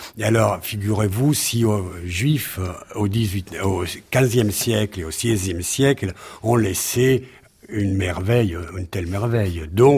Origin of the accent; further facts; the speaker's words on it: Venice, Veneto, Italy; French is a second language; La fondamenta del Ponte Longo, le Ponte Longo et les rios del Ponte Longo donnent, oui, entre le canal de la Giudecca et la lagune.